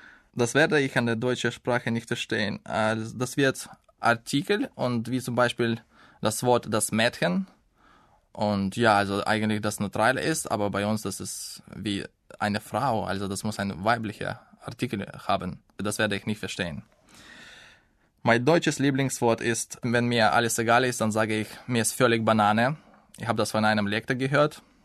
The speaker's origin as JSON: {"language": "German", "town": "Zaporizhzhia", "region": "Zaporizhzhia Oblast", "country": "Ukraine", "second_language": "German", "moved": "as an adult", "lives_now": "Düsseldorf, Germany", "said": "Ich komme aus der Ukraine, aus Zaporozhye. Ich bin im Jahr 1987 geboren."}